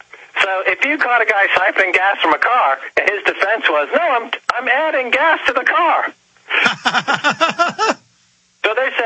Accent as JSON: {"language": "English", "region": "New York", "country": "United States", "tie": "born or raised there", "said": "his house in Larchmont is less than a mile than where I grew up in Westchester County. I used to ride my bicycle by his house all the time."}